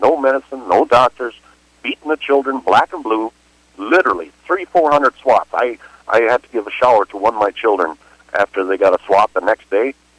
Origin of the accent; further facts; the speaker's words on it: Hinckley, Minnesota, United States; also born or lived in Spooner, Wisconsin; now in Kenosha, United States; I grew up in Hinckley, Minnesota. I moved eventually down to the cities and then back up to Spooner, Wisconsin. That's where I spent quite a bit of time.